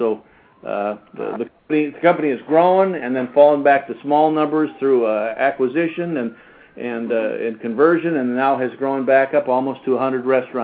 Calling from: Taylor, Texas, United States; Taylor, Texas, which is right outside of Austin, Texas.

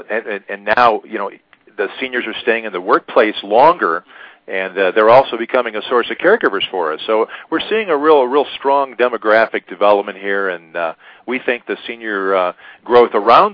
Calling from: Pueblo, Colorado, United States; I'm calling from Pueblo, Colorado.

